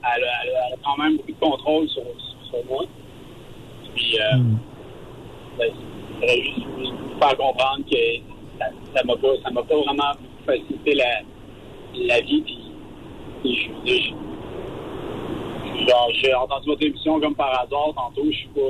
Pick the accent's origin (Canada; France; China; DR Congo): Canada; Quebec City, Quebec; Dans le fond, moi, j'ai grandi à Québec. Je suis une famille italienne